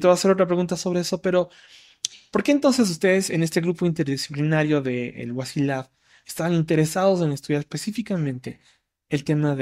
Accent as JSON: {"language": "Spanish", "town": "Cuenca", "region": "Azuay", "country": "Ecuador", "lives_now": "Quito, Ecuador", "said": "Andrea y yo somos cuencanos. Y estamos pensando en esta relación que tenemos los cuencanos con el agua, con los ríos. Y yo le decía a Andrea que cuando recién llegué a Quito, se me hacía muy difícil realmente ubicarme."}